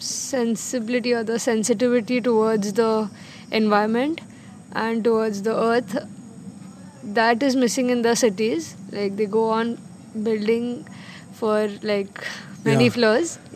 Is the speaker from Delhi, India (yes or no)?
no; Pune, Maharashtra, India; I'm from Pune, Maharashtra.